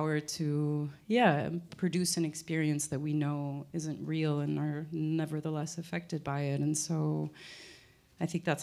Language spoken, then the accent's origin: English; United States; Also growing up in the United States and seeing how, yeah, different oppressed people just keep moving forward.